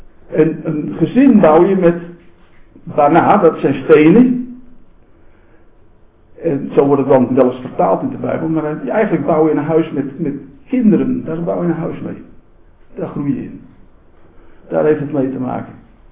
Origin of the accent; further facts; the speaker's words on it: Zaandam, North Holland, Netherlands; Ik kom oorspronkelijk uit Zaandam vandaan, vlakbij Amsterdam.